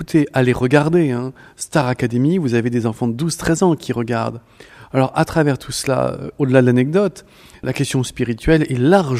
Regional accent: France; bon, de la France, je suis français, on se rend compte que c'est une minorité.

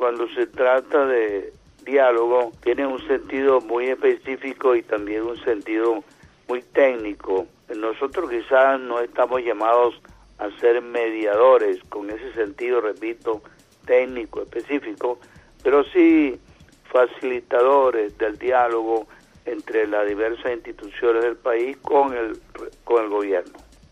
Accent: Venezuela; nosotros como venezolanos y como cristianos tenemos un camino muy difícil.

